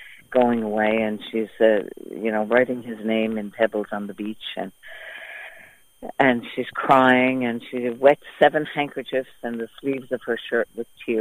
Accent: Mearsheen, Newfoundland and Labrador, Canada; Yes, Mr. Bill Wilson came from Mearsheen, my hometown.

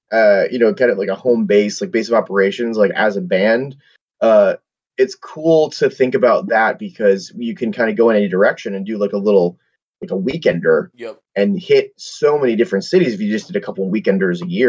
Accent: Pittsburgh, Pennsylvania, United States; But I mean, I'm from Pittsburgh originally, so like, it's that like Midwest cusp, you know?

